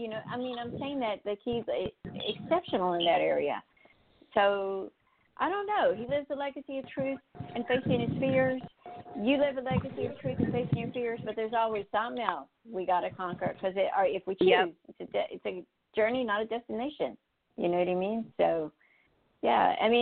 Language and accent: English; North Carolina, United States; And I grew up in North Carolina and very, very southern and everything.